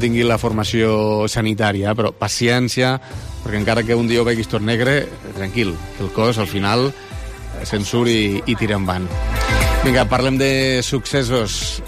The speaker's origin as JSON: {"language": "Catalan", "town": "Lleida", "region": "Catalonia", "country": "Spain", "said": "no és com a lleidatà, no és una d'aquestes coses que t'agrada llegir de la teva ciutat"}